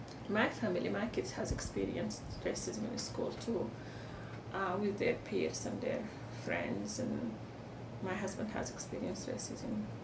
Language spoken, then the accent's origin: English; Sudan; moved away as an adult; now in Canada; I lived my first 27 years in Sudan, like my home country, and everybody is black, right? And … the Sudanese person. So I came to Canada, and I was I came as a refugee